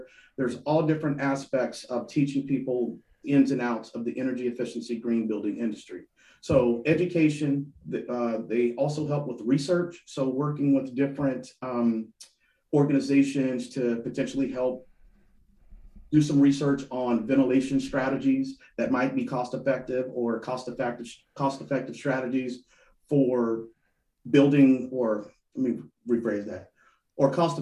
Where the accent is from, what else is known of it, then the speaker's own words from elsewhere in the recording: Louisiana, United States; So I'm originally from Louisiana. My father was in the HVAC business.